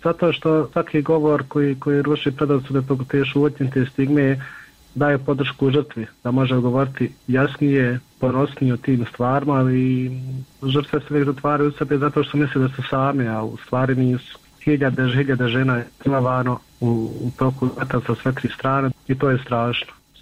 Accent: Bosnia & Herzegovina; ako smo imali lične karte kod nas u Bosni

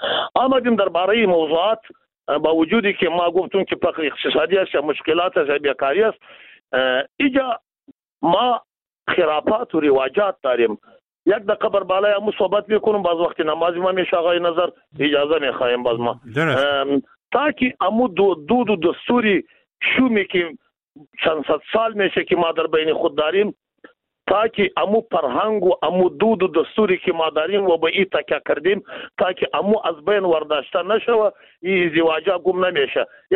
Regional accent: Afghanistan; ما و شما از افغانستان هستیم، شما هم از امو افغانستان هستیم،

